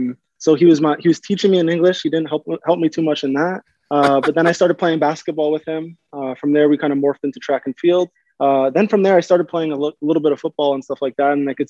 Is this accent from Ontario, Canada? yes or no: yes; London, Ontario, Canada; in my hometown, I'm from London, Ontario